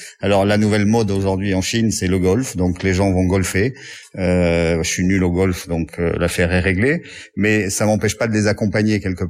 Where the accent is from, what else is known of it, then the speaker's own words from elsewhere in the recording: France; Moi, je suis français.